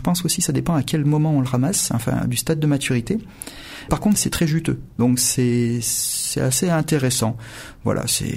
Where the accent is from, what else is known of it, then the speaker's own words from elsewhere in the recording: Montélimar, Auvergne-Rhône-Alpes, France; Quand j'étais petit à Montélimar, il n'y avait pas d'olivier. Alors j'ai que 45 ans